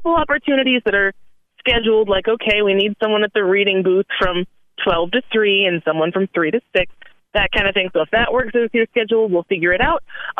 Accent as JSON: {"language": "English", "town": "Stevens Point", "region": "Wisconsin", "country": "United States", "tie": "born or raised there", "said": "it is trivia weekend up in my hometown of Stevens Point this weekend"}